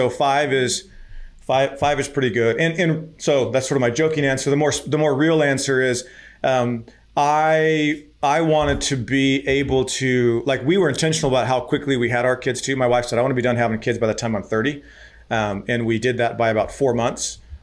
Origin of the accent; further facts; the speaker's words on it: Arizona, United States; So born and raised in Arizona, growing up, I was the sixth of 10 kids.